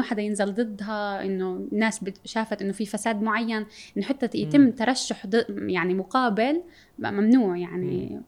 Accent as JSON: {"language": "Arabic", "country": "Palestine", "said": "انه لا احنا وطنيين، احنا فلسطينيين، احنا جزء من هذا الشعب"}